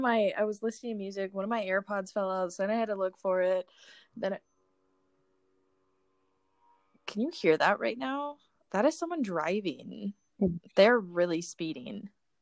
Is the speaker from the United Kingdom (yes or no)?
yes; United Kingdom; accent: British; is so good and it's so funny and it just brings out my British accent